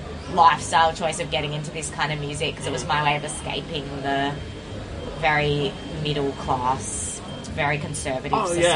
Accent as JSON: {"language": "English", "region": "Victoria", "country": "Australia", "tie": "born or raised there", "said": "I grew up in the Mornington Peninsula."}